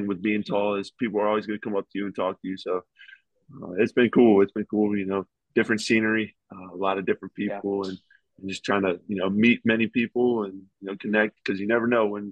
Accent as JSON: {"language": "English", "region": "West Virginia", "country": "United States", "said": "Like, no, I'm from West Virginia. If you're above 6'5\", you're in the post, man."}